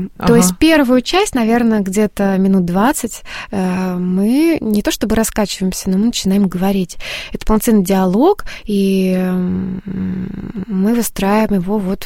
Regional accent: Udmurtia, Russia; Да, это Урал.

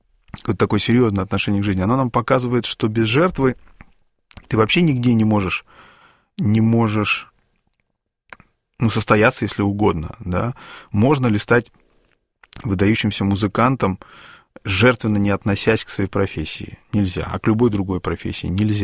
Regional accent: Kostanay, Kostanay Region, Kazakhstan; вот, я тогда жил в Северном Казахстане, вот, и мы были довольно долго. Потом я помню, как из того же моего родного города Кустаная

